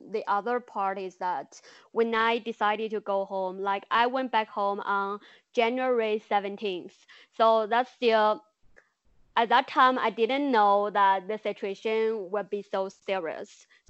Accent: Enshi, Hubei, China; When I first came back to Hubei, and Enshi, my hometown, I don't think people really take it that serious.

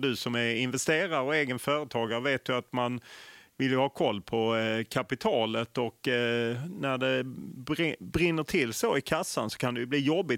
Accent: Lund, Skåne, Sweden; Eftersom jag kommer från Lund och har många vänner

